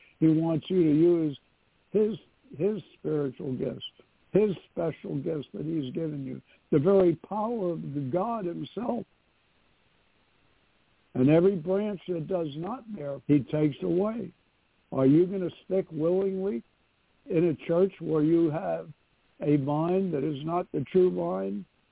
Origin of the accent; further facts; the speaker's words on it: New York City, New York, United States; moved away as an adult; I am from New York City. I moved here when I was 23.